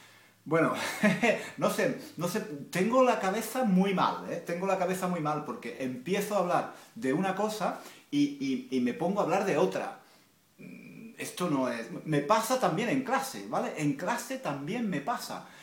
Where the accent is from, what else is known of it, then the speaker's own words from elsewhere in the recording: Spain; Como español, como hablante de español, el subjuntivo me parece fantástico.